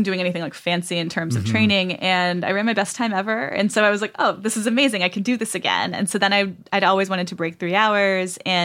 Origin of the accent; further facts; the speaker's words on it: Rhode Island, United States; In Southern Rhode Island, which is the backwater that I'm portraying it as, at least where I'm from.